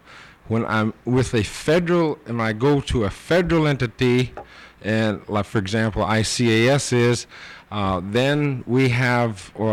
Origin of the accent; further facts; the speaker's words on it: Nome, Alaska, United States; born there; now in Barrow, United States; I was born in Nome. … I've been in Barrow since 1980.